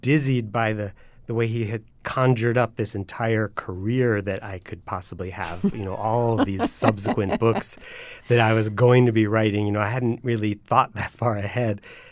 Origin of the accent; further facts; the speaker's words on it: Columbia, Maryland, United States; when I grew up in Columbia, Maryland, there was this family.